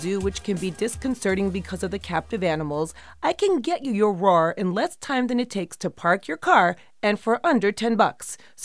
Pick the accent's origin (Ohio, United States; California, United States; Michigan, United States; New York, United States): New York, United States; Brooklyn; I am Greek, I am from Brooklyn, and I am a woman.